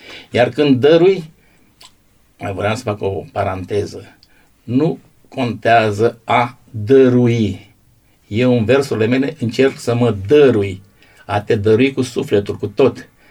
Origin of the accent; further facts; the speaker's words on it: Romania; born there; now in Constanța, Romania; Deci, eu m-am născut pe malul Jiului.